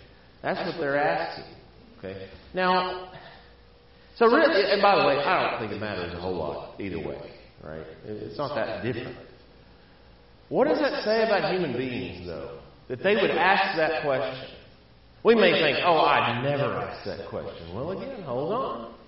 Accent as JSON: {"language": "English", "region": "Alabama", "country": "United States", "said": "I mean, you have to remember, I'm from Alabama, where Alabama fans demonize Auburn fans"}